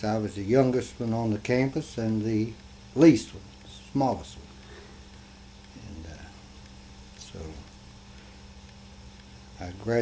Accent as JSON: {"language": "English", "region": "Kentucky", "country": "United States", "tie": "born or raised there", "said": "I grew up in Round County."}